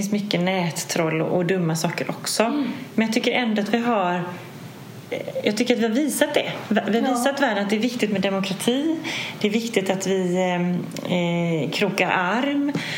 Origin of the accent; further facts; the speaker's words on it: Sweden; jag sa till min dotter att jag känner mig mer som europé idag än som svensk.